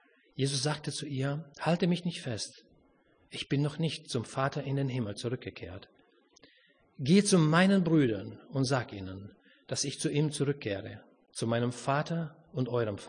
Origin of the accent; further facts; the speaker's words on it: Romania; German is a second language; now in Germany; Ich komme aus Rumänien, für die das noch nicht so mitbekommen haben.